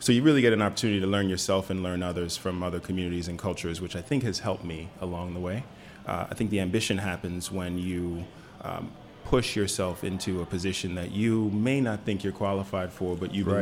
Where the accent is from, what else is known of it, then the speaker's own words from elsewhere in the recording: Staten Island, New York, United States; So for me, growing up in New York on Staten Island, two parents, Jamaica and the West Indies.